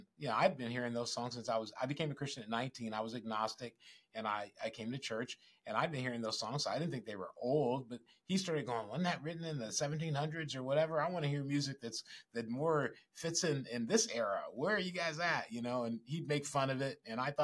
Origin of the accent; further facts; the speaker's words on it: Grand Rapids, Michigan, United States; now in San Francisco Bay Area, United States; Like, I come from Michigan, and I grew up in Grand Rapids, and that's much more of a religious town than where where I am now.